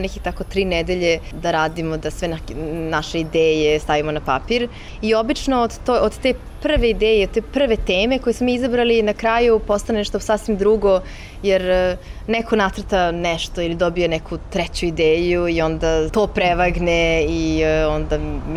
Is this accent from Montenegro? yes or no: no; Serbia; zato što dolazim iz Srbije, zato što sam bliska toj istočnoj kulturi